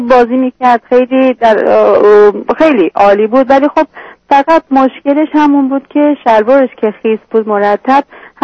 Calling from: United States; من از آمریکا تلفن، 3 سال اومدیم اینجای دکتر.

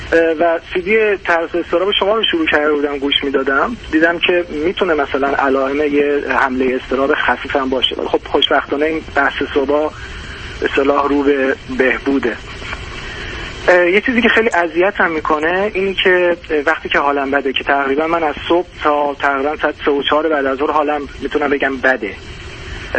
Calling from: Germany; از اروپا دکتر، از آلمان هستم.

